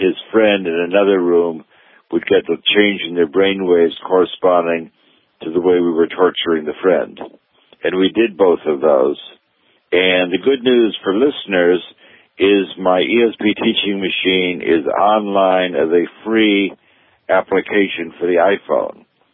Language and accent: English; New York, United States; So I grew up in New York doing magic on the stage as a college student